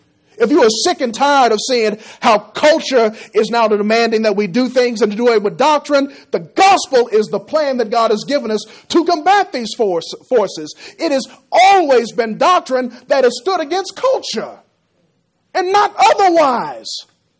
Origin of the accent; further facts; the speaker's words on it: Texas, United States; born there; Yes, I was born in Texas. Yes, I'm an American citizen